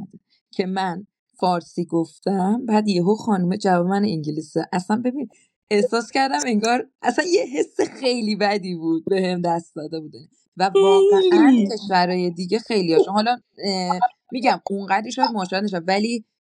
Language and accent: Persian; Iran; یکی از چیزهایی که مورد قضاوت در ایرانی ها قرار میگیریم لهجه ایرانیه